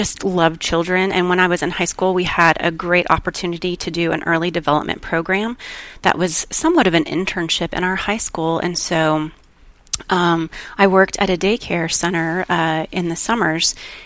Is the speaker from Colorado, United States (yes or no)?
yes; Colorado, United States; now in Dallas, United States; So I'm born and raised in Colorado and went to the University of Colorado. And my ex-husband actually was offered a position here in Dallas.